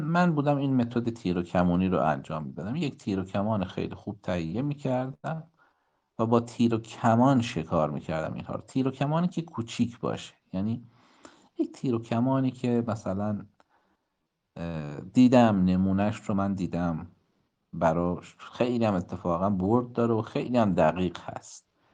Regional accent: Mahabad, West Azerbaijan, Iran; وقتی می دیدم که مردم مهابادم رو کشتار کردن

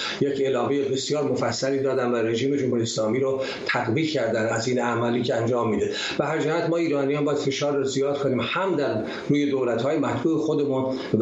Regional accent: Iran; now in Canada; ما ایرانیانی که در خارج از کانادا هستیم

